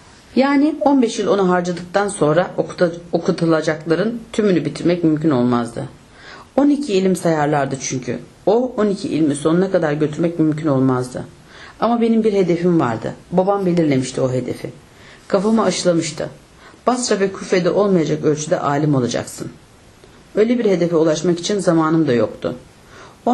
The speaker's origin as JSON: {"language": "Turkish", "town": "Tutak", "region": "Ağrı Province", "country": "Turkey", "tie": "born or raised there", "also_born_or_lived": "Şarkışla", "said": "Önce doğumumdan başlayarak özetlemeye çalışayım. 1934 yılında Sivas'ın Şarkışla ilçesinin Altın Köyü'nde doğmuşum. Şimdi Gümüştepe adıyla anılıyor. 5 yaşındayken babam anamları alıp babasının topraklarının bulunduğuna inandığı Ağrı'nın Tutak ilçesine götürdü."}